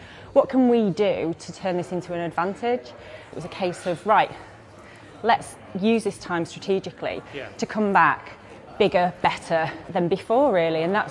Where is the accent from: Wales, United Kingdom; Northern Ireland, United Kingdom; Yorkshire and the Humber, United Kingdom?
Yorkshire and the Humber, United Kingdom; I'm a Yorkshire lass through and through. I come from a long line of thoroughbred Yorkshiremen and women.